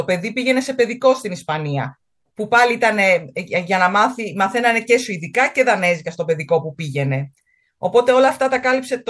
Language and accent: Greek; Livadeia, Central Greece, Greece; now in Sønderborg, Denmark; Εμένα η καταγωγή μου είναι από τη Λιβαδιά, άρα περίπου το ίδιο με τη Λιβαδιά.